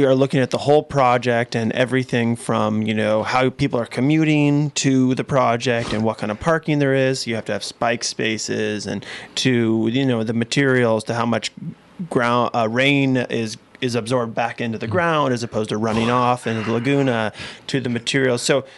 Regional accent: Sebastopol, California, United States; And that's partly because I grew up in Sebastopol.

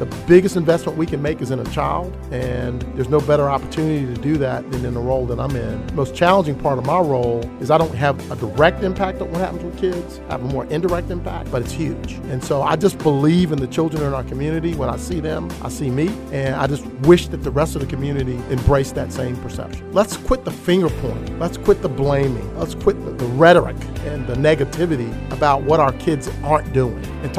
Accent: Roanoke, Virginia, United States; I grew up in a community very similar to Danville. I'm originally from Roanoke, Virginia. So I grew up in this part of the state.

